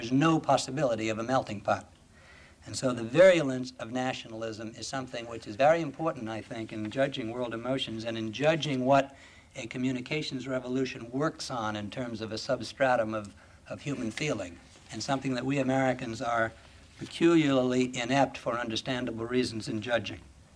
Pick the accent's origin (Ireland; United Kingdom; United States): Ireland; If there are any Irishmen in the room, I'm Irish too, so don't come up after me when I tell this story.